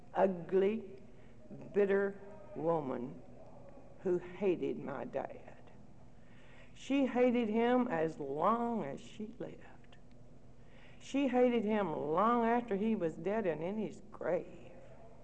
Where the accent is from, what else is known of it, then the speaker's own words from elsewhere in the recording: North Carolina, United States; now in Texas, United States; I'm not a Texan. I'm a hillbilly. I grew up in the hills of North Carolina, and hillbillies do not like to be obliged to anybody.